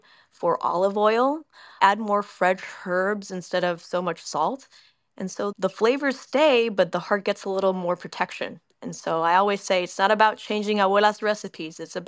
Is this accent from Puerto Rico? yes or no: yes; Puerto Rico; born there; first language Spanish; English is a second language; I was born in Puerto Rico. My first language is Spanish.